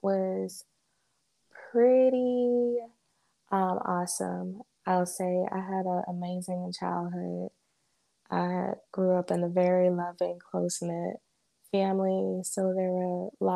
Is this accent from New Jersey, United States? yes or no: no; Decatur, Georgia, United States; born there; I was born in Atlanta, Decatur specifically, but my family moved here